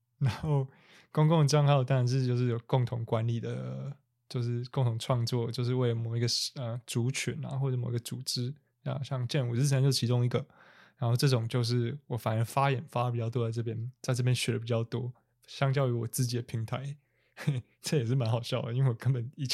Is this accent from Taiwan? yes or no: yes; central Taiwan, Taiwan; 我最近讲台语这种南部腔，南部腔就讲生活，然后我们中部人跟讲生活，